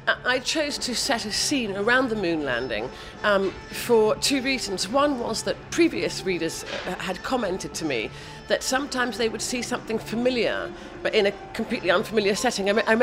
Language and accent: English; Sierra Leone; because I come from Sierra Leone, my father comes from Sierra Leone, I grew up there